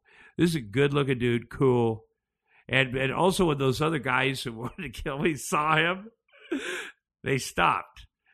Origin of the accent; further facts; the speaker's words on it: Iowa, United States; when I was growing up in Iowa, are way more popular.